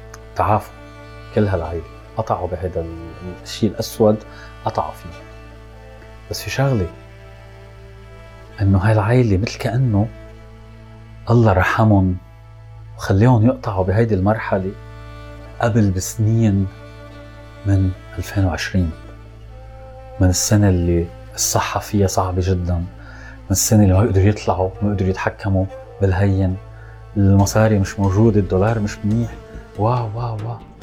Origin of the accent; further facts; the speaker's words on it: Beirut, Beirut Governorate, Lebanon; لأنه قلبي من جوا موجوع على بيروت، موجوع على مدينتي.